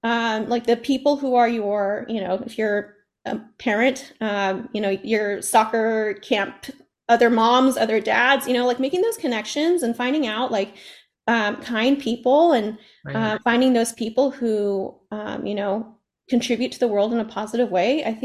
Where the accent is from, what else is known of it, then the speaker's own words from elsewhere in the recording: California, United States; I grew up in the Bay Area with 10 aunts, blood relative aunts.